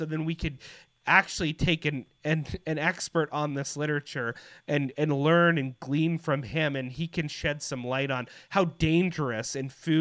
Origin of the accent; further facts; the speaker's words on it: Canada; And I think that is something that should concern us as Canadian citizens